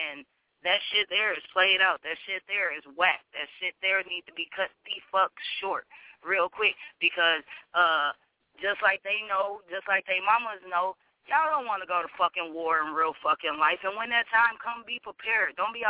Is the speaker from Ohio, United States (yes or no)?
no; Chicago, Illinois, United States; born there; now in Minnesota, United States; For those that don't know, I'm a Chicago baby, Minnesota lady. I was born down in the Chi.